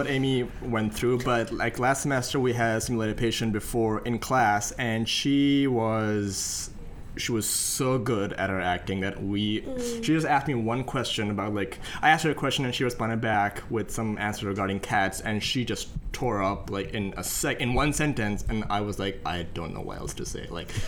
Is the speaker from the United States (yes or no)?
no; Pakistan; The good old land of Pakistan.